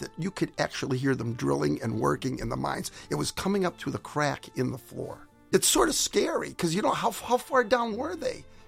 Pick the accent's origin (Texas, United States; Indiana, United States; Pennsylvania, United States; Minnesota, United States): Pennsylvania, United States; Scranton; in the little house that I grew up in North Scranton, near the Marvin Colliery